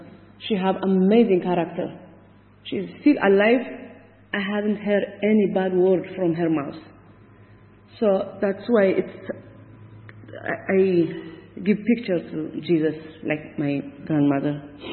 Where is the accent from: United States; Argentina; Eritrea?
Eritrea; English is a second language; I'm from East Africa, Eritrea.